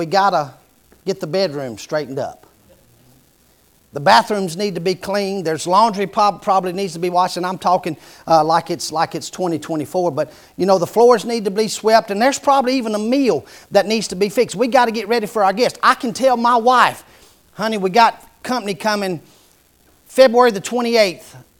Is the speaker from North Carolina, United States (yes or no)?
yes; North Carolina, United States; I am from North Carolina, so don't take that the wrong way.